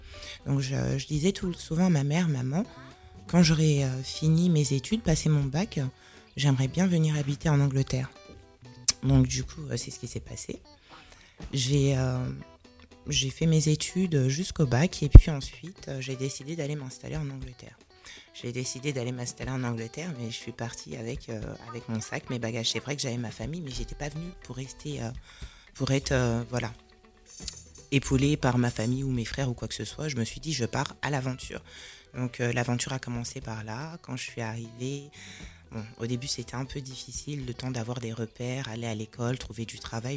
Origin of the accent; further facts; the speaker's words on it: Paris, Île-de-France, France; born there; comme l'a dit Aïssa. Donc j'ai 36 ans, je suis née à Paris.